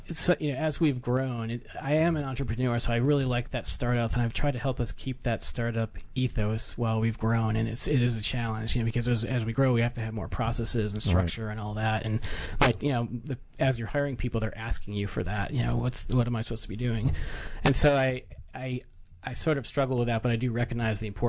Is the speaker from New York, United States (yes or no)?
yes; Scottsville, New York, United States; I grew up in Western New York in a town called Scottsville, small town.